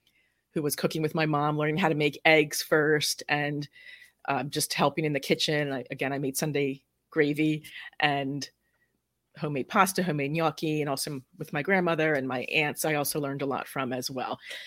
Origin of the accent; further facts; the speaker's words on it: Cherry Hill, New Jersey, United States; And I grew up in South Jersey in Cherry Hill. I actually grew up in a Jewish neighborhood. It was not an Italian enclave, although my parents grew up in Italian enclaves.